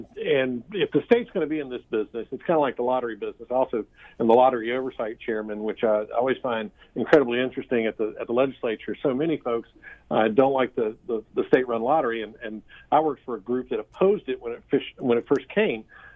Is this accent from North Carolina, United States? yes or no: yes; North Carolina, United States; I'm from Lincoln County originally. My wife is from Virginia.